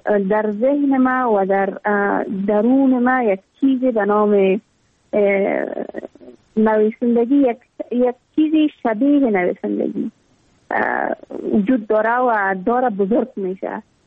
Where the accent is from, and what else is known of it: Afghanistan; born or raised there